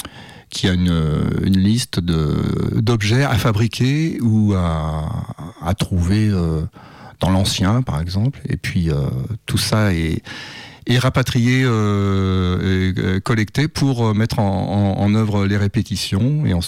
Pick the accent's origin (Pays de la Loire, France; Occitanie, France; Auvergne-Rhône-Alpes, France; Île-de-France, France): Auvergne-Rhône-Alpes, France; Saint-Priest; also born or lived in Lyon; Je suis né à Lyon et je vis ici depuis... j'ai vécu mon enfance et mon adolescence à Saint-Priest.